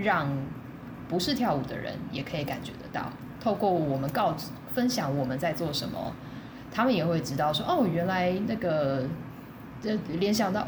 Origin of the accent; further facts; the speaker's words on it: Taiwan; 对我来讲就是重新回来看台湾这个环境，然后也重新回看我所在把我培育长大的这个环境